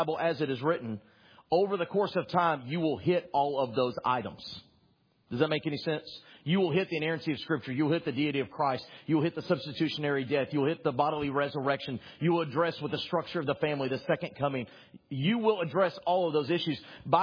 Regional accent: Texas, United States; I grew up in North Texas, and the golf course that was in my community at the time, hole number 10, if you played it from the tips, or what we know as the championship teams, was nicknamed the Beast

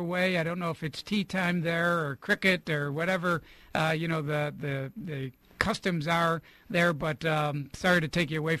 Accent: New York, United States; I'm from New York, you know, so I'm like, okay, point taken.

